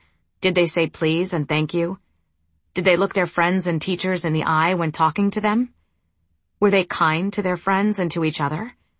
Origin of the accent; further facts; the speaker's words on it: Horizontina, Rio Grande do Sul, Brazil; When I was growing up in Orizontina, there were six of us girls at the dinner table.